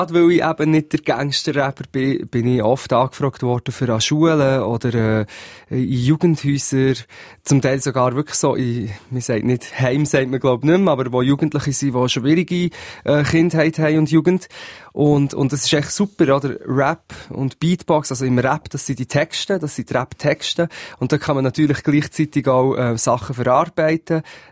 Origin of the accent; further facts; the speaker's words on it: Switzerland; Ich bin ein Schweizer Bub, sozusagen.